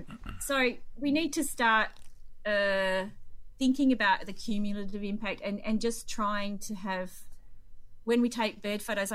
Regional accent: Donnybrook, Western Australia, Australia; I'm at home right now, the home I grew up in Donnybrook

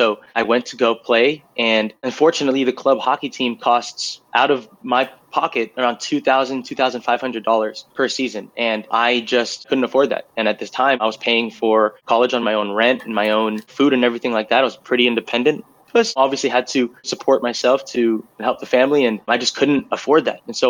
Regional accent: California, United States; So I grew up here in the Bay Area not playing rugby.

